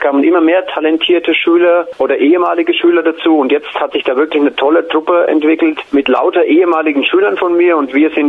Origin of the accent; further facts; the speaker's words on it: Nuremberg, Bavaria, Germany; ich komme aus Nürnberg, bin 49